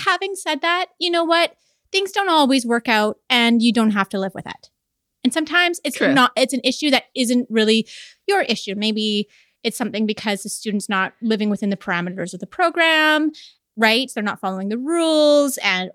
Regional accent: Canada; And as a Canadian, you know we apologize really well.

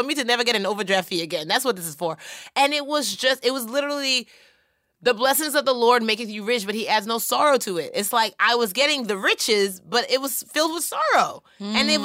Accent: Nigeria; I'm a Nigerian girl. In fact, there's a pail of water on my head. There's a baby on my back.

